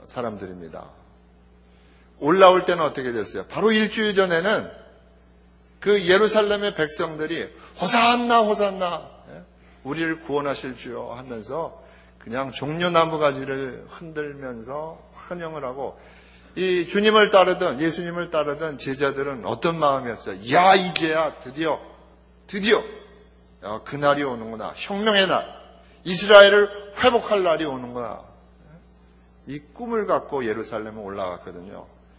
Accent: South Korea; 이야 이게 어디서 한국에서 왔구나, 나의 조국에서 왔구나

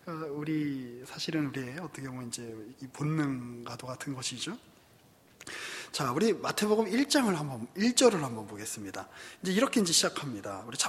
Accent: Seoul, South Korea; 저도 이제 뭐 수도권 뭐 서울 이 근방에서 다 이제 나고 자랐습니다만

